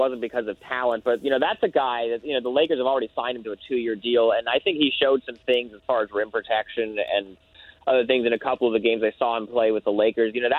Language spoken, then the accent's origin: English; Portland, Oregon, United States; I'm from Portland, so I still kind of follow them a little bit.